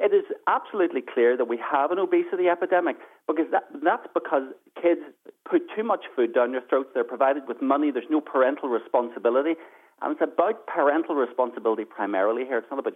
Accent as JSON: {"language": "English", "town": "Lisburn", "region": "Northern Ireland", "country": "United Kingdom", "tie": "born or raised there", "said": "But if this legislation, for example, were to pass in Lisburn, my hometown, most of the still open premises in Lisburn city centre would have to close."}